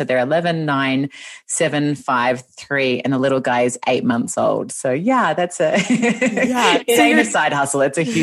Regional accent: Australia; now in Los Angeles, United States; you can hear from my voice and my accent that I'm not from here. I'm Australian originally, and I moved to Los Angeles 5 years ago now. So we've been living here in California for 5 years

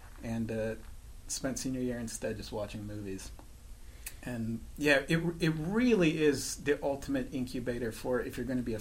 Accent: Tacoma, Washington, United States; also born or lived in Seattle; I'm from the Northwest. I grew up in Tacoma, lived in Seattle for a long time, went to college at the Evergreen State College in Olympia

